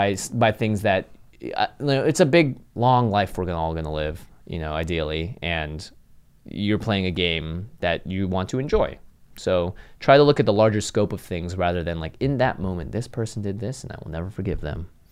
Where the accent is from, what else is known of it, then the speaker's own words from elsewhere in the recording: Seattle, Washington, United States; I grew up in Seattle. I know about inclement weather.